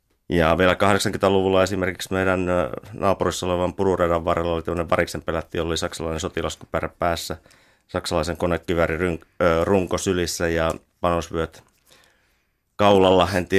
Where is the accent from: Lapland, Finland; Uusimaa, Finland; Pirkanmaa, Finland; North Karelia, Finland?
Lapland, Finland; Tornio; Eli olen Torniosta kotoisin ja itse asiassa asuin 21 ensimmäistä eli vuotta Raumon kylällä